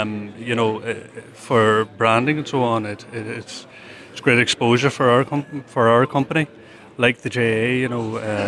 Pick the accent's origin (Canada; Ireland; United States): Ireland; Dunkineely, Ulster; Myself, I'm from Dunkinilly